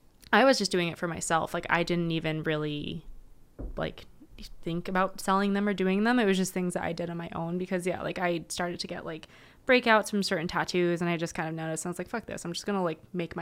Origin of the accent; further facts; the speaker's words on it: Utah, United States; born there; And then I was born in Utah. And here I am.